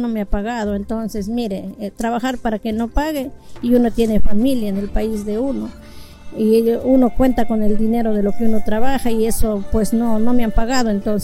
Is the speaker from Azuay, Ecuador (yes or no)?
yes; Molleturo, Azuay, Ecuador; now in Toronto, Canada; Pero soy de Ecuador, soy de Molleturo, de un pueblo pequeño que está por el lado del Cajas. Bueno, pues nada, yo aquí estoy 8 años, aquí en Toronto.